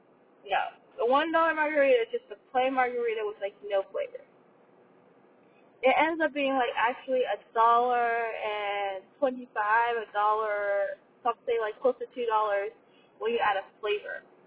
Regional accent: Canada; Okay, so I'm Canadian.

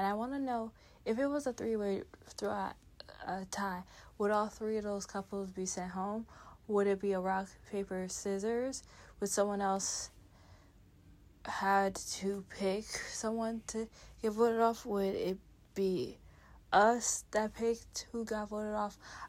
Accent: Canada; because I'm Canadian. My Canada Day was Wednesday

